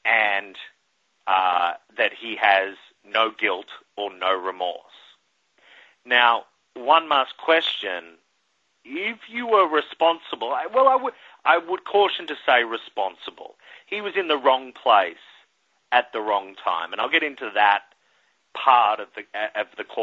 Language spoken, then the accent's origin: English; Australia; as a kid growing up in Australia, a member of the Commonwealth